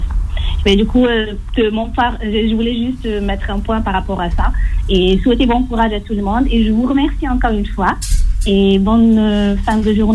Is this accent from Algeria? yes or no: yes; Algeria; je suis algérienne